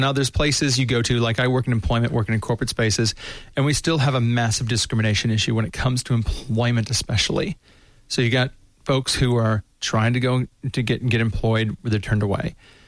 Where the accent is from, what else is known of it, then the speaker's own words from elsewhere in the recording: United States; And I can say this because I'm an American.